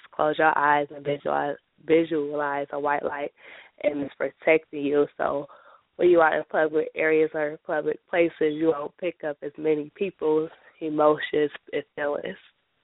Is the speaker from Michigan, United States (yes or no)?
yes; Detroit, Michigan, United States; I'm from Detroit, Michigan.